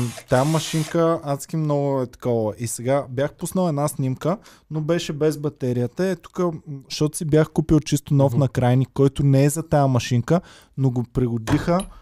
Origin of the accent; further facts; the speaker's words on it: Stara Zagora, Stara Zagora Province, Bulgaria; now in Sofia, Bulgaria; аз съм от Стара Загора